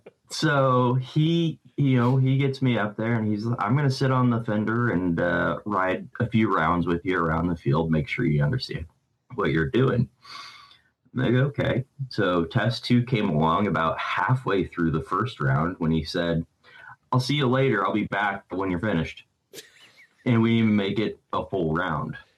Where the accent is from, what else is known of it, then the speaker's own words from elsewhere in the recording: Springfield, Illinois, United States; So I grew up in Springfield, Illinois. So smaller metropolitan area, but I wasn't raised on a farm.